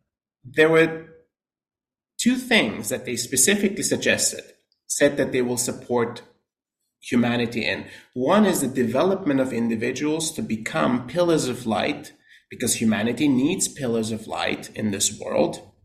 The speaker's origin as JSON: {"language": "English", "country": "Austria", "tie": "born or raised there", "said": "as you know, I was born and raised in Austria."}